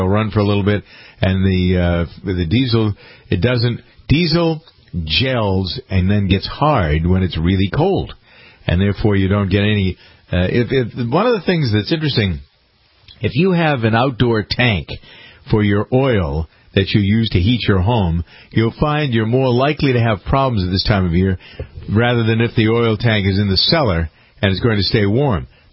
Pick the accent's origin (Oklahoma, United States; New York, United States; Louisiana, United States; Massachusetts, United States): Massachusetts, United States; It's not like Michael grew up near where I grew up in Massachusetts.